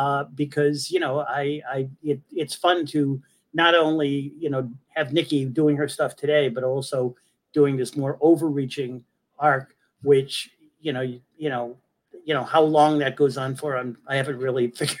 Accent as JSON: {"language": "English", "region": "Ohio", "country": "United States", "said": "Now, amazingly enough, I'm from Ohio, and I went to college in a small town in southeastern Ohio."}